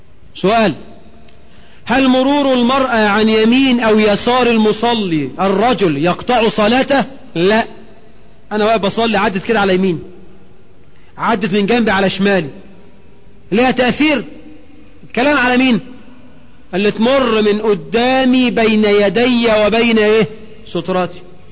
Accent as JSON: {"language": "Arabic", "country": "Egypt", "said": "ودي مش عيب، بس عندنا في مصر عيب"}